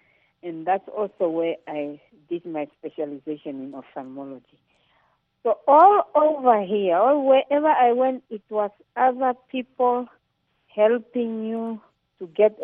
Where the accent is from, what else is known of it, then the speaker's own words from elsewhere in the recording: Namibia; also born or lived in India; And the conditions definitely were just like at home. And that's why when I came back from India, coming back to Namibia, it wasn't really difficult to adapt.